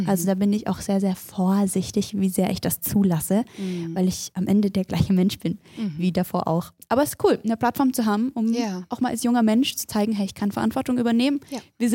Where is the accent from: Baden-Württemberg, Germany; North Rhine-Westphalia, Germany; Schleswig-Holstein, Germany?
Baden-Württemberg, Germany; Wilhelmsdorf; ich bin bei Ravensburg groß geworden in einem ganz kleinen Dorf, das heißt Wilhelmsdorf. Manche kennen das, ist relativ bekannt wegen den Zieglerschen und man kann eigentlich nur soziale Berufe da lernen und mit Menschen arbeiten und es ist tief christlich.